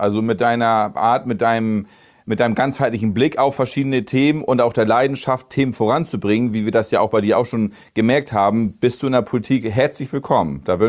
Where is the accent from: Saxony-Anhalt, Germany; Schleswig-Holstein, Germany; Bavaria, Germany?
Schleswig-Holstein, Germany; Bredstedt; Ich kenne die Stadt, ich bin in Bredstedt groß geworden. Ich bin seit meinem 18. Lebensjahr dort politisch aktiv